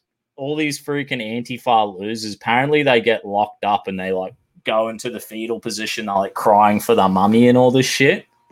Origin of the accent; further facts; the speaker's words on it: Australia; maybe it's because like being an Aussie, they think you're like some fucking crocodile hunter cunt, so they'd just be like, oh, fuck, he's Australian.